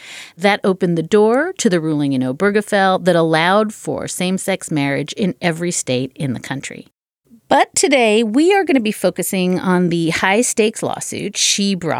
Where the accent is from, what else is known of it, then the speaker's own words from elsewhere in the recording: Charlottesville, Virginia, United States; Robbie called me at home 2 days after the Nazis terrorized my hometown of Charlottesville.